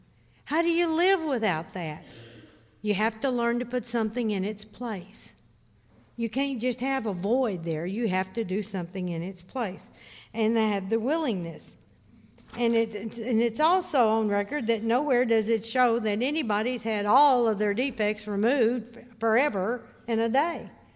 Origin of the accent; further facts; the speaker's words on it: Arkansas, United States; Well, I was raised in Arkansas. We're in the middle of what is known as Tornado Alley.